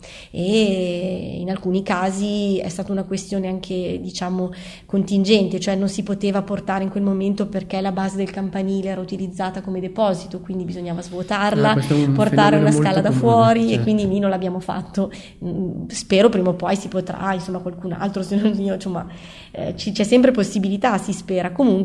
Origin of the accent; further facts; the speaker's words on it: Piacenza, Emilia-Romagna, Italy; Sì, io sono di Piacenza.